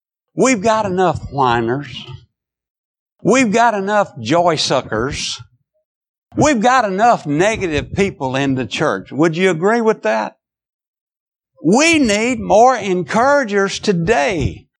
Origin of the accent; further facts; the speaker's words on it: South Carolina, United States; now in Nashville, United States; from that little small church I grew up in South Carolina, to moving to Nashville, Tennessee, to pastoring churches for the last 50 years